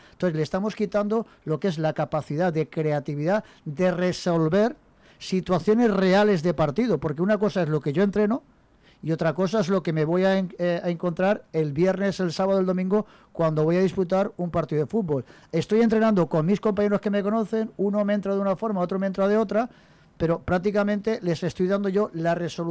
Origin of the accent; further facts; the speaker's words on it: Andalusia, Spain; fíjate si soy exagerado, soy andaluz, exagerado.